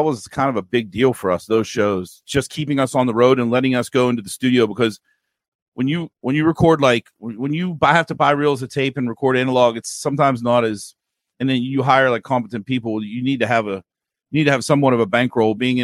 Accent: Dormont, Pennsylvania, United States; We're from Joe and I are from Dormont

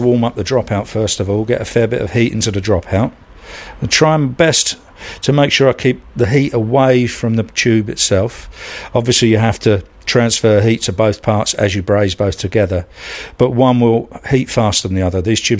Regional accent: Bermondsey, London, United Kingdom; So we moved from Bermondsey, where I was born and grew up, to Kensington.

